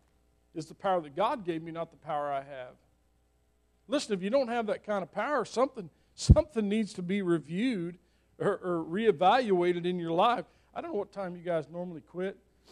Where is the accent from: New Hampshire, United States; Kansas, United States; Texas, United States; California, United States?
Kansas, United States; born there; I was born in Kansas. The kids were a little slow.